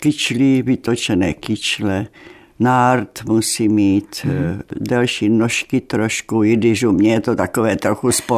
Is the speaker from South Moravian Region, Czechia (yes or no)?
yes; Brno, South Moravian Region, Czechia; Ne, já jsem ze Brna.